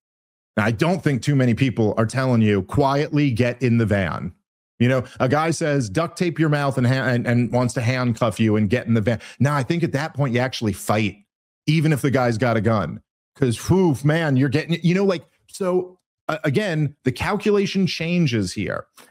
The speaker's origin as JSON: {"language": "English", "town": "Brooklyn", "region": "New York", "country": "United States", "tie": "born or raised there", "said": "I got this a lot when I was a kid because I grew up in Brooklyn in the 80s and 90s"}